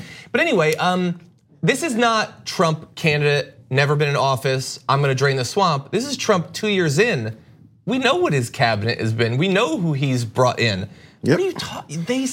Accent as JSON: {"language": "English", "country": "United States", "said": "But it's disconcerting as an American, as a human."}